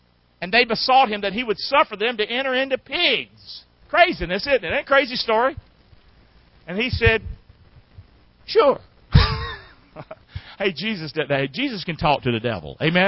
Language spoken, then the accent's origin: English; Deep South, United States; We're raised a certain way. I was raised in the Deep South. Segregated.